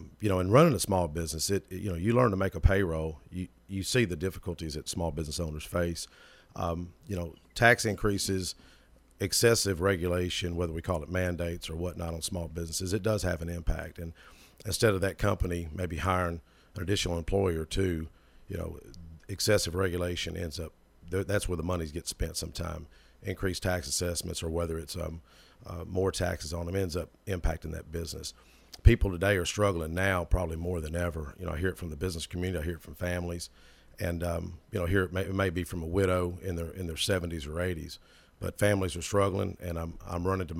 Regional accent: Smyrna, Tennessee, United States; 47, born and raised in Smyrna, born at Old Seward Air Force Base.

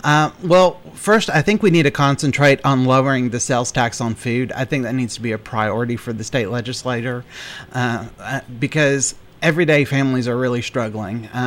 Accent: Murfreesboro, Tennessee, United States; also born or lived in Japan; I was originally born in Japan. My parents were missionaries there. But I grew up here in Murfreesboro. My parents came back in the late 80s to work with the automotive industry here in the Japanese community.

